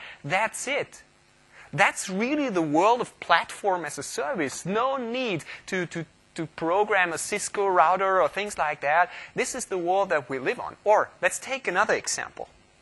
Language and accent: English; Austria; As you might see from my jacket, I am from Austria, so Europe is my home continent